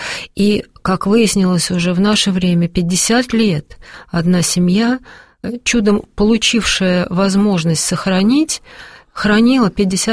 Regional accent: Moscow, Russia; потому что мы москвичи

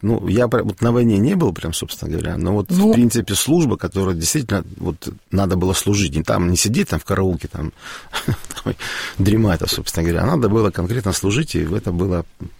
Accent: Kislovodsk, Stavropol Krai, Russia; born there; вот у меня все родственники из Сибири, кроме меня, да, вот точно, вот, потому что я родился на Северном Кавказе, в городе Кисловодске.

